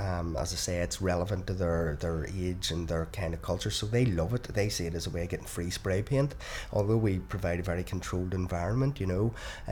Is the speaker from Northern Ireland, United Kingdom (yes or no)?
yes; Belfast, Northern Ireland, United Kingdom; I'm 44 and I'm from Belfast.